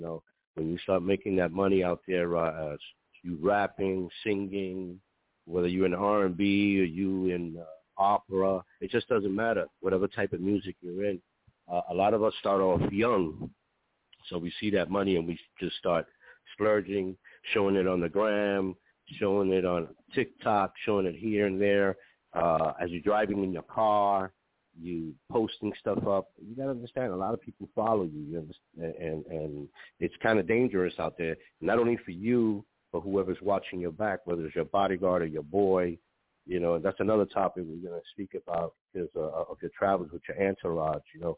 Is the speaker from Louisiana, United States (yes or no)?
no; Bronx, New York, United States; I'm not a stationary person. I'm originally from the Bronx.